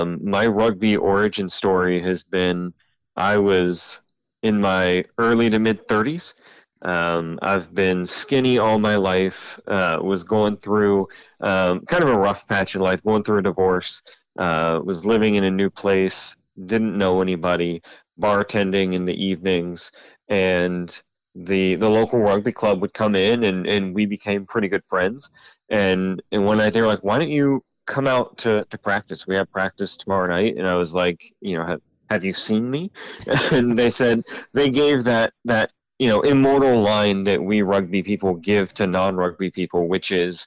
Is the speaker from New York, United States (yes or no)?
no; Ohio, United States; moved away as an adult; now in Lynchburg, United States; Yeah, so I'm originally from Central Ohio. Moved about 6 years ago to Lynchburg, Virginia, the middle of the state, just outside of the mountains.